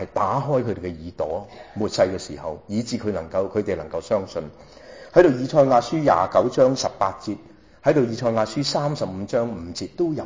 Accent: China; 不理你是不是犹太人定是希利尼人定是甚至我们中国人

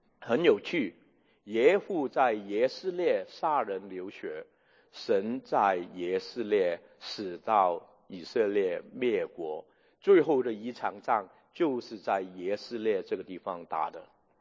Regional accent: Guangdong, China; 这个就是我们广东人说一脚踏两船就是不能专一的这个意思。

